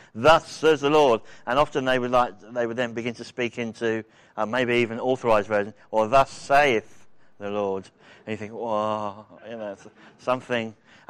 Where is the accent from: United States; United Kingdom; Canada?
United Kingdom; East Midlands; So I'm from Northamptonshire.